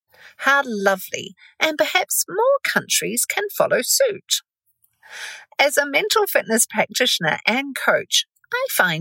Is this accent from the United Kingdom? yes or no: no; New Zealand; moved away as an adult; also born or lived in Tokyo, Japan; now in United States; I'm a New Zealander who came to the US in 1996 in my mid-20s on a one-way ticket, not from New Zealand though. I came here from Tokyo, Japan, where I'd worked for almost 5 years.